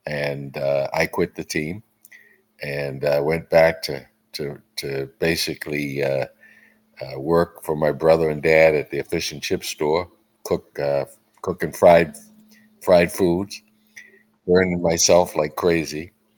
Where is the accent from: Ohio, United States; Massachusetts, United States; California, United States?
Massachusetts, United States; Cambridge; I grew up in Cambridge, Mass. We had a real community that we lived in. In fact, I spent most of my young years on Howard Street